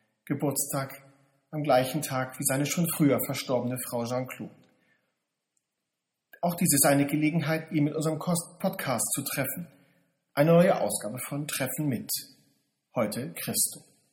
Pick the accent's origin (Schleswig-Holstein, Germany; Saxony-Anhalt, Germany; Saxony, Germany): Schleswig-Holstein, Germany; Lübeck; In meiner Heimatstadt Lübeck gibt es ein ganz wunderbares Museum